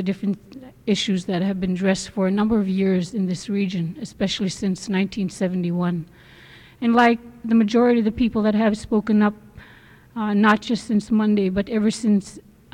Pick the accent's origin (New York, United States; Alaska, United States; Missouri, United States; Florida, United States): Alaska, United States; Deering; now in Kotzebue, United States; I'm the president of Manilakh Association. I was born and raised in Deering, one of the villages in the Nana region, and I've spent most of my adult years here in Kotzebue.